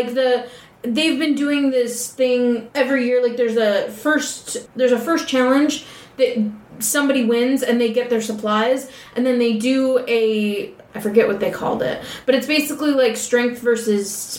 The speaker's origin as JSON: {"language": "English", "town": "Toledo", "region": "Ohio", "country": "United States", "tie": "born or raised there", "said": "usually because they're either from my hometown, from Toledo, or they're, like, a former player"}